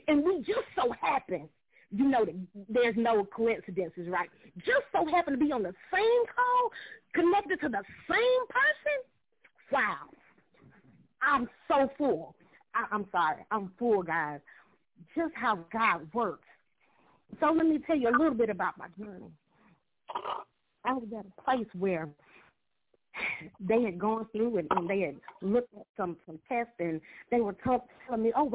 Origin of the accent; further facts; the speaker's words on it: Anderson, South Carolina, United States; I am from Anderson, South Carolina, the other Electric City. I am the youngest of 5 children